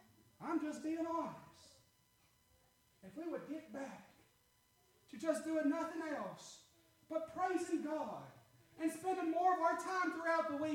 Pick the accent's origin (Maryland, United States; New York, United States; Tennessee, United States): Tennessee, United States; growing up in Macon County, Tennessee, I was in a box, okay?